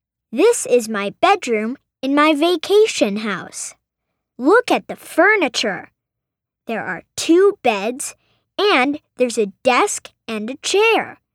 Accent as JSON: {"language": "English", "town": "Helsinki", "region": "Uusimaa", "country": "Finland", "second_language": "English", "said": "I'm from Helsinki in Finland."}